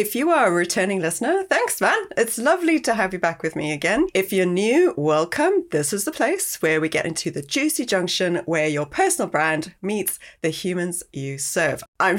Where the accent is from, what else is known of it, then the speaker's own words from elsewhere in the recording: South Africa; moved away as an adult; now in United Kingdom; When I moved from South Africa to the UK, I pretty much lost contact with many of my friends and my contacts because, well, social media just didn't exist